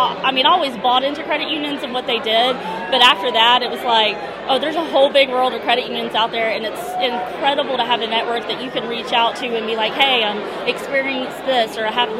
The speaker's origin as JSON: {"language": "English", "town": "Shreveport", "region": "Louisiana", "country": "United States", "said": "Yes, from Shreveport, Louisiana."}